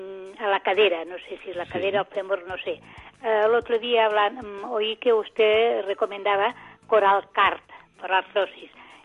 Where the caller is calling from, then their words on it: Mataró, Catalonia, Spain; de Mataró.